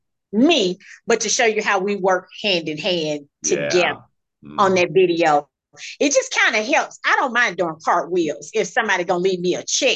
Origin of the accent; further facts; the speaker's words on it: Mississippi, United States; I'm from Mississippi. We don't meet strangers.